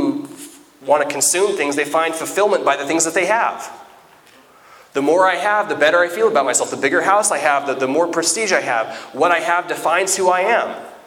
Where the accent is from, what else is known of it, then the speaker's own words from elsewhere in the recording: Washington, United States; Where I grew up in Nacelle, there were no doves growing up.